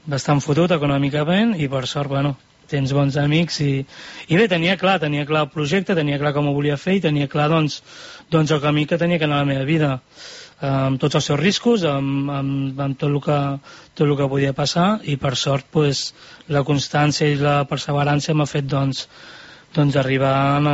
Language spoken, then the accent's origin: Catalan; Calella, Catalonia, Spain; Jo soc de Calella